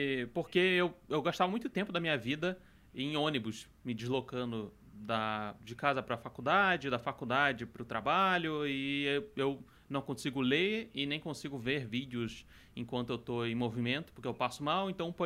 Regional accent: Rio de Janeiro, Brazil; sou do Rio de Janeiro

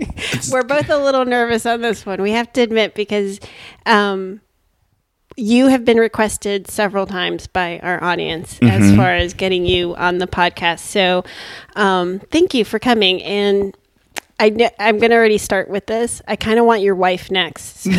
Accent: Hialeah, Florida, United States; also born or lived in New York, United States; I'm from New York and Miami. So born in New York, raised in Miami. So I'm 305. Hialeah.

